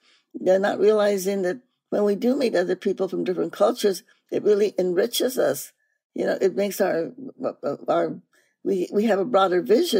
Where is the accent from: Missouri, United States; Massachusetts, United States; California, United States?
California, United States; Stockton; also born or lived in New Mexico, United States; Well, I was really fortunate that I grew up in Stockton, California. I was born in New Mexico, and my family was very always involved in politics.